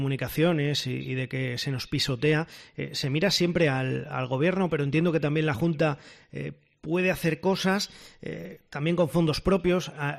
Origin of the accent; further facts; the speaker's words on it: Extremadura, Spain; Yo soy de la Campiña Sur y me ha tocado siempre muy de cerca.